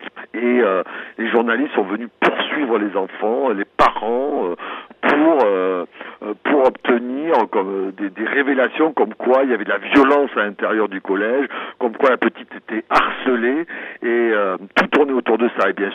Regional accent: Bordeaux, Nouvelle-Aquitaine, France; je suis à Bordeaux parce que je fais une avant-première ce soir au cinéma Utopia de Bordeaux, mais moi je suis originaire de Bordeaux, j'ai fait l'unité journaliste de Bordeaux et après je suis monté dans le Nord en 90

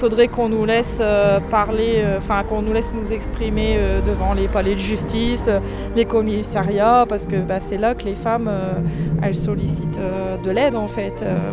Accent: Hauts-de-France, France; je viens de la Somme, pour les soutenir justement

